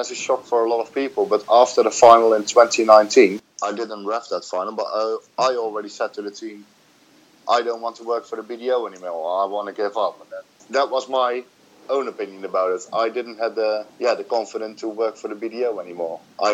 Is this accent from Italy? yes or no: no; Netherlands; English is a second language; I'm from Holland and it's the Dutch Open